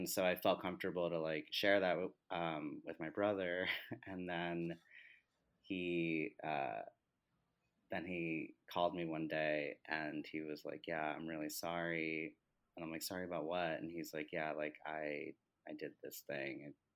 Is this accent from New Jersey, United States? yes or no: yes; New Jersey, United States; So I always knew I wanted to move to New York City. I grew up in Jersey, so I'd visit when I was a teen.